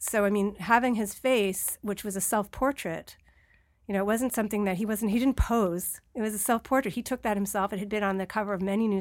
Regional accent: New York City, New York, United States; look, you know, I'm a New Yorker. I lived through 9/11.

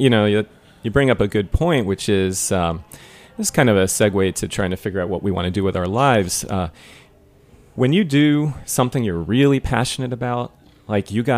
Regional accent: New York, United States; I'm a New Yorker. I don't have time.

